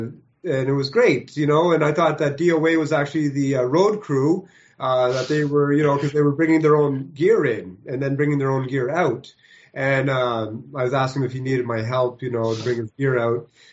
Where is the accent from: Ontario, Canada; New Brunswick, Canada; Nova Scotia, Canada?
New Brunswick, Canada; Miramichi; something I'd heard of when I was from Miramichi, that this was the place to go to, and it was wild.